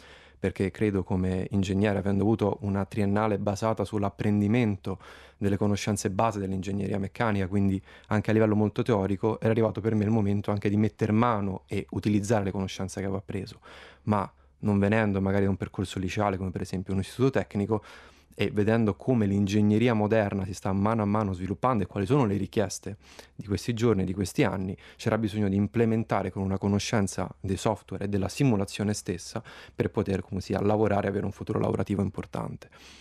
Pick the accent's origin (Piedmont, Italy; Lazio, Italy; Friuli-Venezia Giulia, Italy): Lazio, Italy; Rome; now in Bolzano, Italy; Il mio background viene da sempre ingegneria meccanica, vengo da Roma e lì ho svolto la mia triennale.